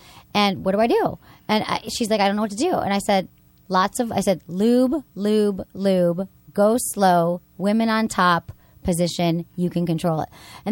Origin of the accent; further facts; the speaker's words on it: Michigan, United States; I grew up in Michigan. You thought I could handle the blizzards.